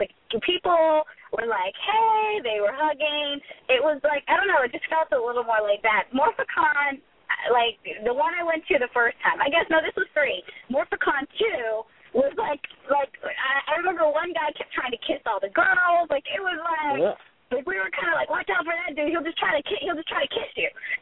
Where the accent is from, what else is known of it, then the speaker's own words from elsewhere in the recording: Texas, United States; I'm from Texas. I'm a redneck.